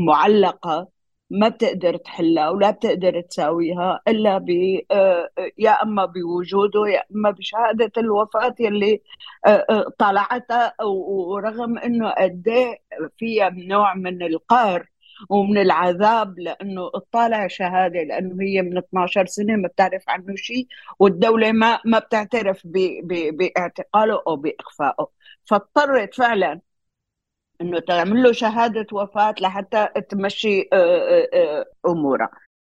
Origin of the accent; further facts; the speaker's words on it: Syria; عن جد أنا سورية ما كتير فيني أعبر عن هاي المسألة